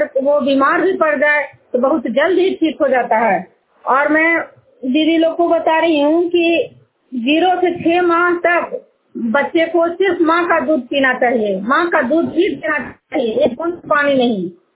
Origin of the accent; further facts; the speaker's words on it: Duniyar, Bihar, India; मैं नालंदा जिला हिलसा प्रखंड के दुनियार गांव की निवासी हूँ